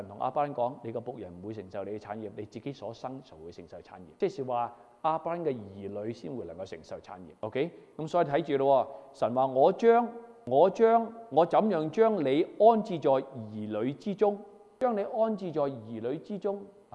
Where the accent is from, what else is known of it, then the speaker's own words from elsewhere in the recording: China; 我係中國人啊